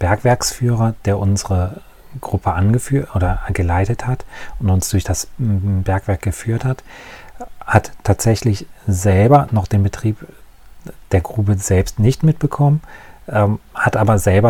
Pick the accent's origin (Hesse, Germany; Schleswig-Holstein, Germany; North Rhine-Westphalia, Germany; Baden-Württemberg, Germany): North Rhine-Westphalia, Germany; Meine Heimat ist die Grenze zwischen Bergischem Land und Rheinland. Dort bin ich zu Hause, dort bin ich unterwegs.